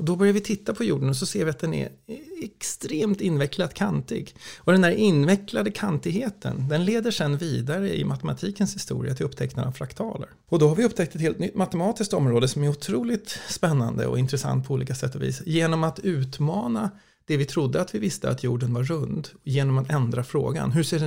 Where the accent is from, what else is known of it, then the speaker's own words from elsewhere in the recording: Stockholm, Stockholm County, Sweden; om du frågar mig varför jag bor i Stockholm, så skulle jag säga att jag är uppvuxen här och jag är svensk.